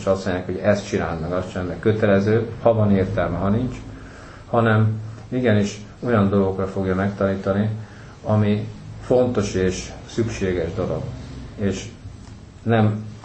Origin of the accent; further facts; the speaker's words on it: Hungary; az, hogy nagy dolog, az, hogy mi magyarok vagyunk, és hogy Isten ide helyezett bennünket.